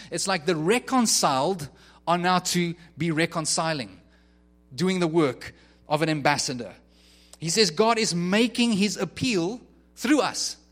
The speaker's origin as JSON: {"language": "English", "country": "South Africa", "moved": "yes", "lives_now": "Canada", "said": "Even as a permanent resident, I'm still a South African that's been sent to Canada. I'm not of Canada, but I'm in Canada."}